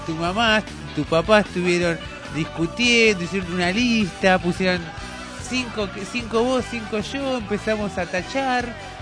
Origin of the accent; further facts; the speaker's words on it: Argentina; Bueno, acá somos argentinos, ¿no?